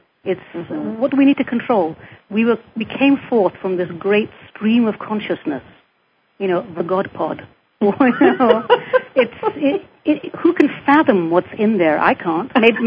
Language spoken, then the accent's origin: English; England, United Kingdom; we grew up in England